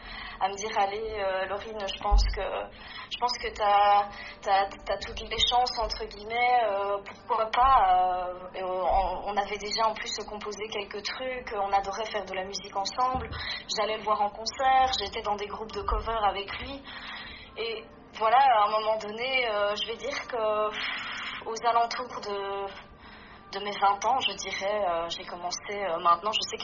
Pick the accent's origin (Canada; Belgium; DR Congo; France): Belgium; Liège, Wallonia; donc je suis une auteure, compositrice, interprète et je viens de Liège.